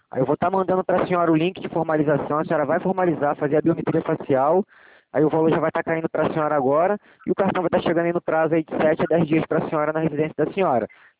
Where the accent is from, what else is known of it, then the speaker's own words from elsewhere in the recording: Rio de Janeiro, Brazil; porque eu também sou aqui do Rio.